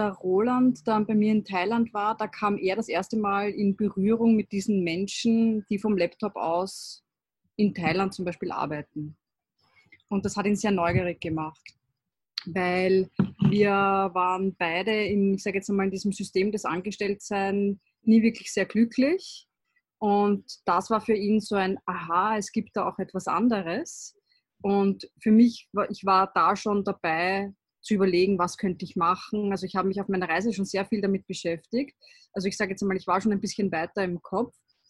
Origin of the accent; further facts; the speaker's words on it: Vienna, Austria; Und ich komme ja ursprünglich aus Wien.